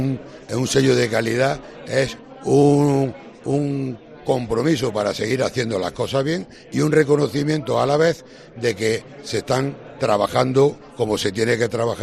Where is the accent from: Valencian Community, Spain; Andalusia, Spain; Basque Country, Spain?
Andalusia, Spain; Granada; muy orgullosos de estar aquí como granadinos que somos